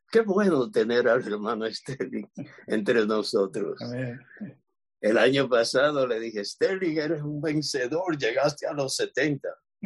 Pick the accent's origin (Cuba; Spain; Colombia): Cuba; yo vine de Cuba para encontrar la iglesia